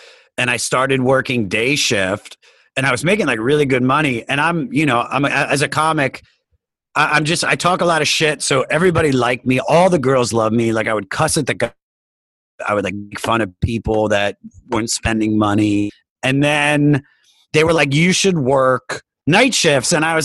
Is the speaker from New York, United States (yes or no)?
no; Germantown, Maryland, United States; also born or lived in Baltimore; now in Los Angeles, United States; I'm from about 20 minutes north of Washington, D.C. in a town called Germantown. And then I said Baltimore for years because I lived in Baltimore for about 8 years before I moved to LA.